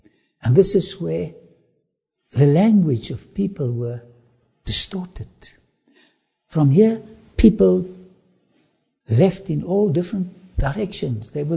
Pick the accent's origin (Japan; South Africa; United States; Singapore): South Africa; first language Afrikaans; English is a second language; My mother tongue is Afrikaans, and I battle to speak to you in a foreign language. So excuse all my spelling mistakes and pronunciations.